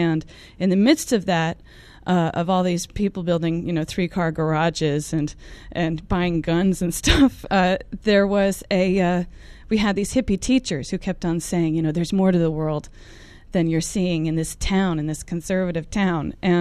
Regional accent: Chappaqua, New York, United States; I grew up in Chappaqua, New York, which is where the Clintons live now.

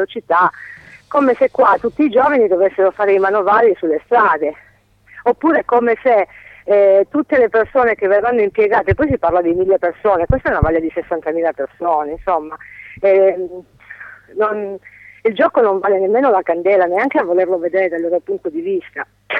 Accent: Calabria, Italy; io sono calabrese, so bene di cosa parlo

